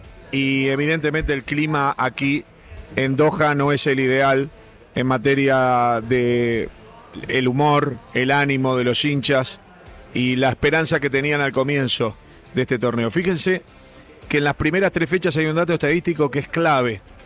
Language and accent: Spanish; Uruguay; nos ven por la calle y nos reconocen como uruguayos